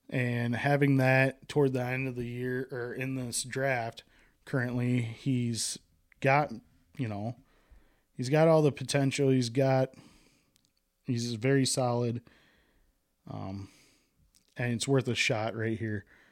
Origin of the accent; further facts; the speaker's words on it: Wisconsin, United States; I know I'm a Green Bay fan, yes, and I'm from Wisconsin.